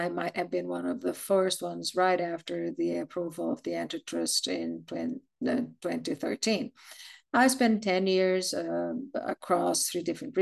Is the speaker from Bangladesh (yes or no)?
no; São Paulo, Brazil; the new CFO and head of investor relations. I'm from Sao Paulo. I was born and raised here in Sao Paulo City